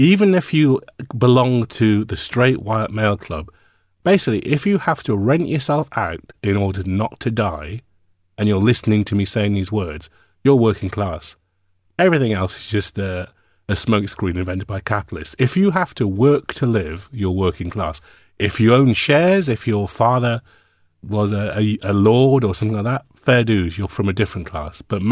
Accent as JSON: {"language": "English", "region": "England", "country": "United Kingdom", "tie": "born or raised there", "also_born_or_lived": "India", "said": "even though I was born in India, I was raised in England because my parents were doctors and I come from a middle-class Asian background. We were raised in mainly white areas."}